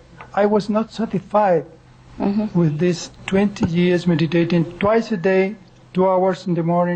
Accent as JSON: {"language": "English", "country": "Chile", "second_language": "English", "moved": "yes", "said": "I come from Chile."}